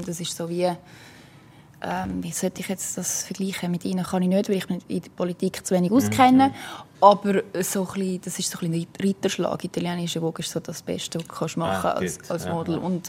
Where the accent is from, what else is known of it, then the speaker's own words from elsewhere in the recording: Switzerland; also als Schweizer.